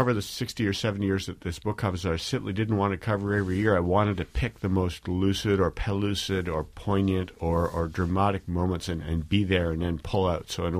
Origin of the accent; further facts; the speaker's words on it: Canada; I think I am a Canadian writer.